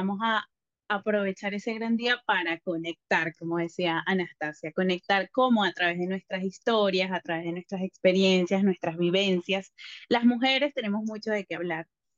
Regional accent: Venezuela; moved away as an adult; now in Lima, Peru; Soy venezolana, pero emigré a Perú hace 6 años. Estoy viviendo actualmente en Lima

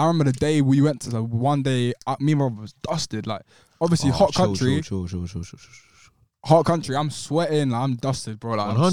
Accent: Somalia; Well, I'm from Somalia, where yeah. it's a great good country. I love Somalia, but there's poverty and stuff

